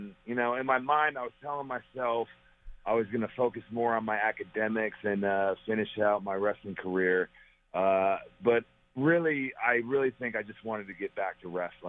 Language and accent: English; Perry, Oklahoma, United States; Growing up in Perry, Oklahoma, there's not a lot going on, so we would go wrestle anywhere and any place we could.